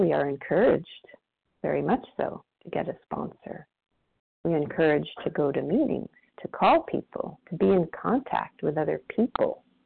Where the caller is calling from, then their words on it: Oregon, United States; yeah, you? Hi, Dan.